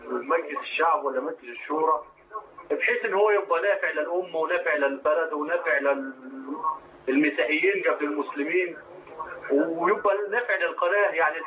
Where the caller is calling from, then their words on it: Saudi Arabia; انا بكلمك من السعوديه